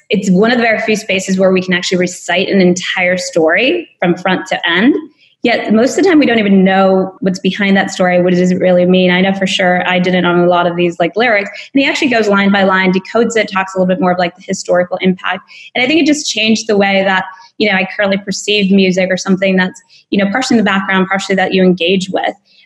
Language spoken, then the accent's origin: English; Hollister, California, United States; now in Silicon Valley, United States; Yeah, so I grew up in a small town, Hollister.